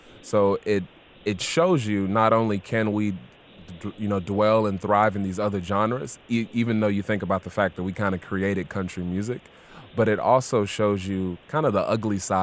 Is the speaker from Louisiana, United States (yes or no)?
no; Louisville, Kentucky, United States; born and raised in West End, Louisville.